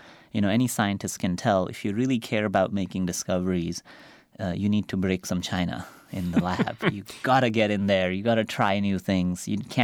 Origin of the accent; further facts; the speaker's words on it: Rampur, Uttar Pradesh, India; I grew up in India, so I understand the value of not having something. And I grew up in a small town called Rampur.